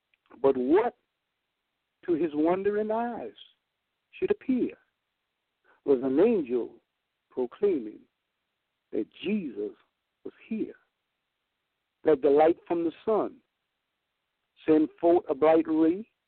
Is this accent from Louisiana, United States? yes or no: yes; Appaloosa, Louisiana, United States; I'm from Appaloosa, Louisiana.